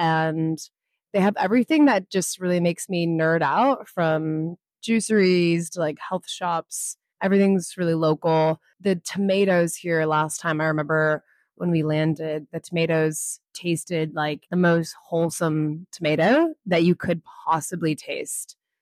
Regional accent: Missoula, Montana, United States; now in Byron Bay, Australia; It's really relaxed, and it actually reminds me a bit of my hometown, but it's on the ocean. Missoula is not on the ocean, so they have that difference.

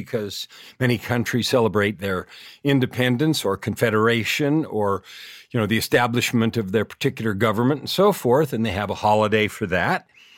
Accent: United States; Now, I grew up in the United States

